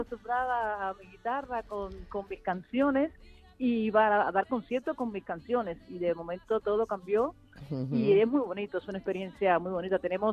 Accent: Cuba; yo soy cubana

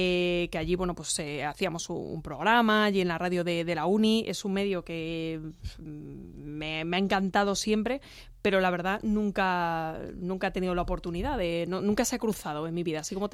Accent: Galicia, Spain; Vigo o mi pueblo ahí al ladito de la Ribeira Sacra.

